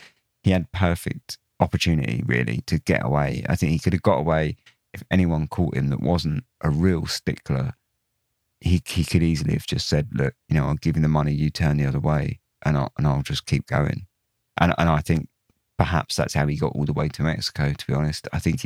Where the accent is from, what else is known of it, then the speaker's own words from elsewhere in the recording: England, United Kingdom; obviously, being English, you might sort of say, no, you're talking nonsense, Ben.